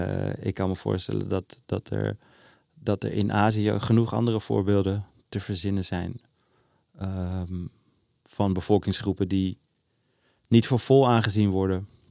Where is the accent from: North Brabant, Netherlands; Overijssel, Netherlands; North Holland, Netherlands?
North Holland, Netherlands; Amsterdam; ik ben Amsterdammer.